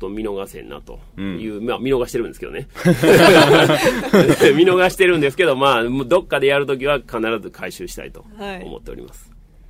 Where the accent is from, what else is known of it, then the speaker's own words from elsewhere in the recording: Hiroshima, Japan; also born or lived in Kure; 私は広島出身です。また一昨年に関西に転勤するまでは呉で仕事をしておりました